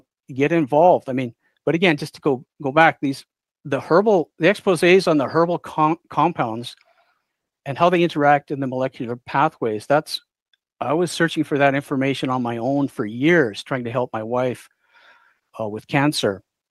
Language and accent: English; Alberta, Canada; I'm from Alberta, Canada.